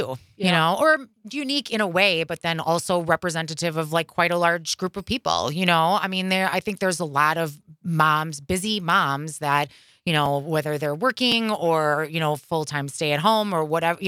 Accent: Milwaukee, Wisconsin, United States; I was born and raised in Milwaukee, lived in the Sherman Park neighborhood until I was 9. We moved to Shorewood and graduated from Shorewood High School

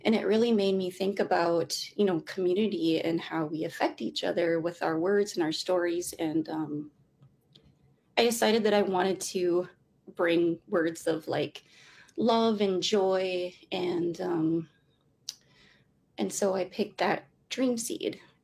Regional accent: Red Lake, Minnesota, United States; I'm from Red Lake.

